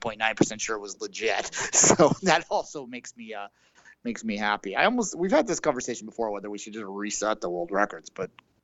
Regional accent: Canada; and this isn't me as a Canadian being bitter

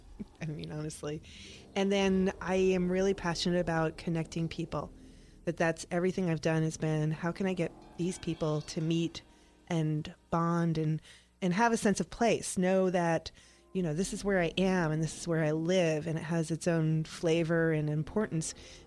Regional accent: New York, United States; I'm a mutt from New York.

